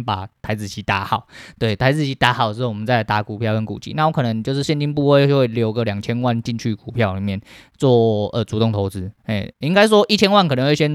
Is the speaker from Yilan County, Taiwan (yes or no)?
no; Tucheng, New Taipei, Taiwan; 就是因为我住在这边真的很久了啦，我土生土长土城人哈啊，